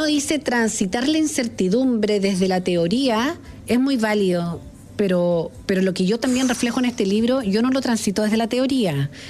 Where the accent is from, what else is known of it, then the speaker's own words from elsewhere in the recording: Chile; es importante que todos sepamos como chilenos